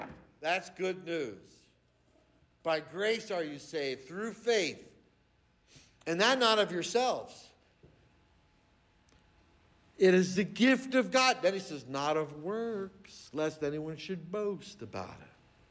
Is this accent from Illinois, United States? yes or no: no; New Jersey, United States; I remember growing up in New Jersey, it was boring cats and dogs when I was a kid.